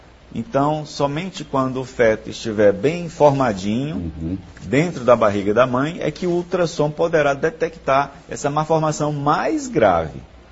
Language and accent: Portuguese; Northeast Region, Brazil; Essa é a medida fundamental que nós precisamos nos unir enquanto nordestinos